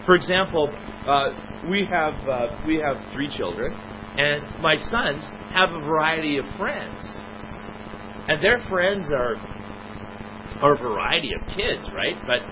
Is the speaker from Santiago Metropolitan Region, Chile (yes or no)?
no; San Felipe, Valparaíso, Chile; I grew up in Chile, in South America. My parents are Canadian, but they went as missionaries to South America. And so I live in this great place called San Felipe.